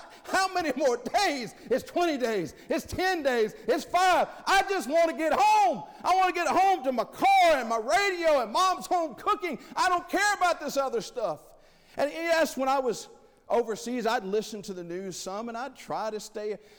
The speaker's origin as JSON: {"language": "English", "region": "Tennessee", "country": "United States", "tie": "born or raised there", "said": "I grew up in East Tennessee. That's all I knew. My world was East Tennessee."}